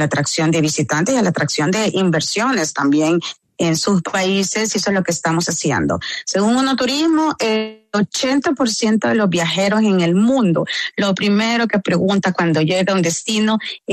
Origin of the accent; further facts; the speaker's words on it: El Salvador; uno se siente muy orgulloso a la hora de decir soy del Salvador